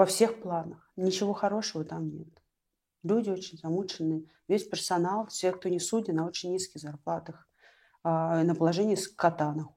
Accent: Moscow Oblast, Russia; Ну, в детстве. Я жила в Подмосковье все время. Подмосковье такое прекрасное место.

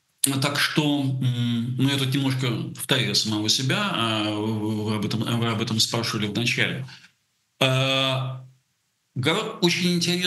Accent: Russia; moved away; С точки зрения 2022-го я старый эмигрант, я уехал из России в 14-м.

